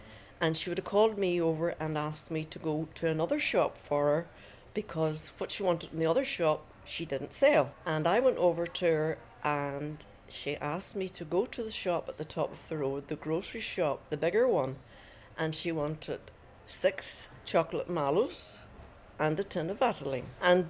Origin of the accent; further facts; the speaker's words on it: Portavogie, Northern Ireland, United Kingdom; I was brought up in Portavogie, born on the 4th of May 1945, the week the war ended. There was five of us in the family and I was the fourth girl, the youngest girl.